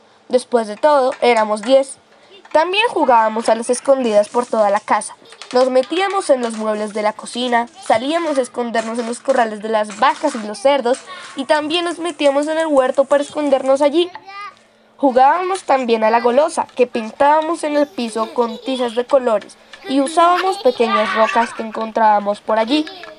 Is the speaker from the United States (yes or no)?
no; Villapinzón, Cundinamarca, Colombia; born there; Tengo 73 años y nací en Villa Pinzón en el año de 1950. Soy la mayor de 10 hermanos